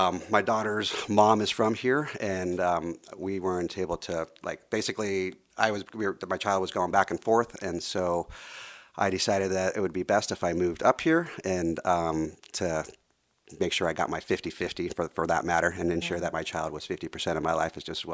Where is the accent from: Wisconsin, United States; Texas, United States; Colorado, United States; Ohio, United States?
Colorado, United States; Denver; born there; now in Sandpoint, United States; I was born in Denver, Colorado. I've been a resident of Sandpoint, Idaho since 2017.